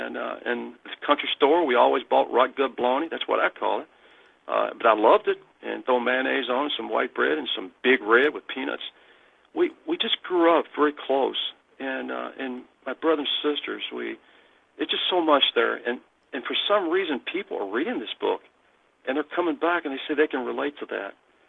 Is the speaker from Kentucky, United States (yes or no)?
yes; Taylorsville, Kentucky, United States; they all know that I'm from Kentucky. They know that I'm out towards Taylorsville, Kentucky, not from Louisville or Louisville, but outside of Louisville.